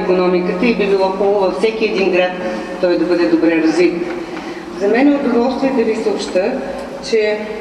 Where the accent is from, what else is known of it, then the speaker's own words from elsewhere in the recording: Sofia, Sofia City, Bulgaria; И аз като една софиянка с удоволствие се радвам